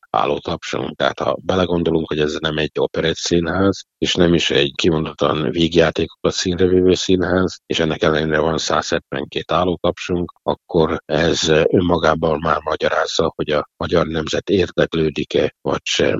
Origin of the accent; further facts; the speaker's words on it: Subotica, Vojvodina, Serbia; born there; Tehát én szabadkai születésű vagyok, ugye hát az elszakított területen születtem